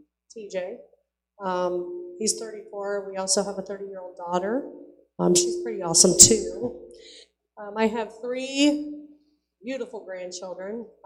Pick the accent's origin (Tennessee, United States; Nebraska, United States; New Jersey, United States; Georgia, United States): New Jersey, United States; Newark; I grew up in Newark. In 1979, my parents were finally privileged enough to purchase their first home.